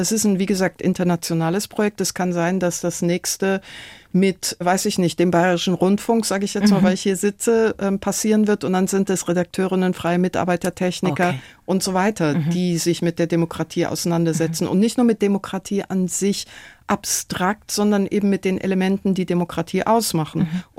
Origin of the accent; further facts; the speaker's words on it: Tehran, Tehran Province, Iran; German is a second language; now in Germany; Also geboren und aufgewachsen in Teheran und das letzte Mal war ich vor 25 Jahren jetzt